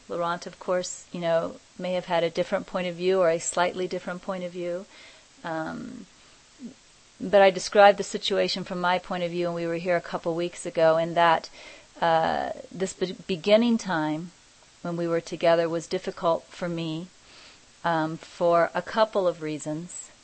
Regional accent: Kansas, United States; he was from, you know, Paris, France, and I'm originally from Kansas, so there was a cultural difference there to begin with.

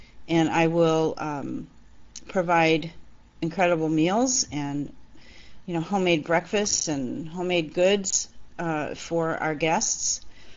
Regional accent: Cleveland, Ohio, United States; I was a in-house caterer at a synagogue in Cleveland, my hometown

